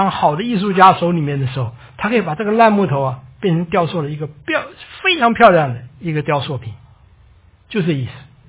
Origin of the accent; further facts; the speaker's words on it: Hunan, China; 其实我骄傲有原因的，因为我是湖南人